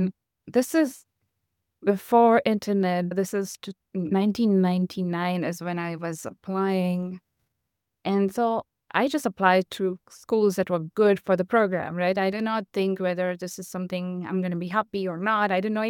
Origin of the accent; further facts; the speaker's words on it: Mumbai, Maharashtra, India; I grew up in Mumbai, and Mumbai is another city that sticks out of the ocean and has water around and has mountains on one side and water on the other.